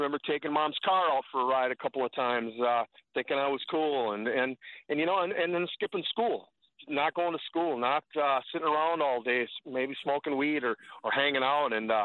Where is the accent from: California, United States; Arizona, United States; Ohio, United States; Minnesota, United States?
Minnesota, United States; Minneapolis; Yeah, I grew up in the Minneapolis area. Mom and dad at home.